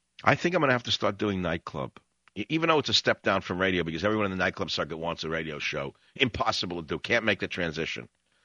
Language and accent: English; New York, United States; Hey, I'm from New York. I'm like Michael Savage.